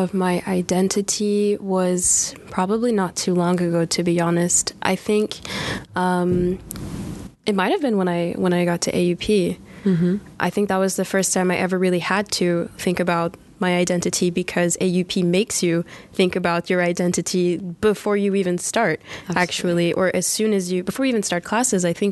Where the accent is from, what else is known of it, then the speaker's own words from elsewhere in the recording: United States; okay, so being an American, that means something outside of the U.S.